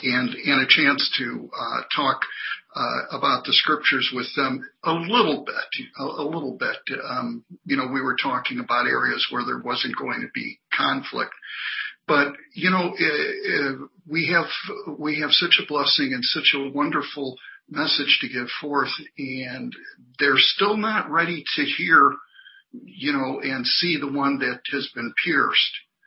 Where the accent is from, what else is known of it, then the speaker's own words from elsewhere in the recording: Chicago, Illinois, United States; Oh, I'm sorry. Yeah, we're from Chicago. Greetings from the Chicago class.